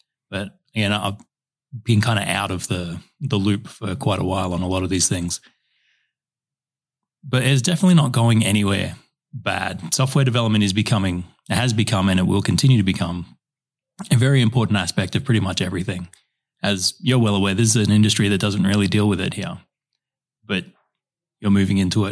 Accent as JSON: {"language": "English", "town": "Perth", "region": "Western Australia", "country": "Australia", "also_born_or_lived": "Werribee / Darwin", "lives_now": "Ballarat, Australia", "said": "Where I grew up, well, I started in Darwin, and then I moved to Werribee, and then we went back to Darwin, and now I'm in Ballarat. But before all that, I came from Perth."}